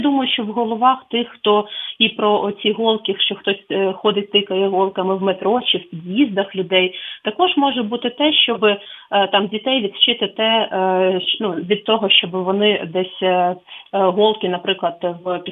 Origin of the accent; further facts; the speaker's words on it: Chernivtsi Oblast, Ukraine; моєї рідної Чернівецької області